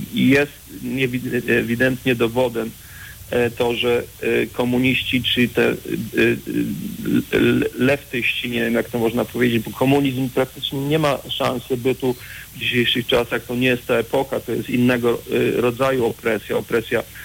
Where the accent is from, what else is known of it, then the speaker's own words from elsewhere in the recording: Wrocław, Lower Silesian Voivodeship, Poland; born there; Tak, urodziłem się we Wrocławiu, tak, oczywiście.